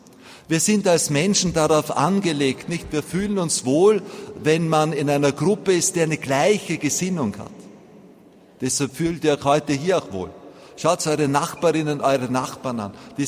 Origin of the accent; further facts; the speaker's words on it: Vienna, Austria; Ich bin ein Wiener. Als ich dort geboren worden bin, gab es 89% Katholiken.